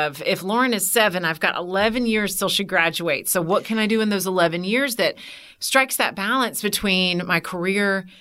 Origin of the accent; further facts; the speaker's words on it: St. Petersburg, Florida, United States; now in Atlanta, United States; because I grew up in St. Petersburg. So it was either go south and go to Miami or come up to Atlanta.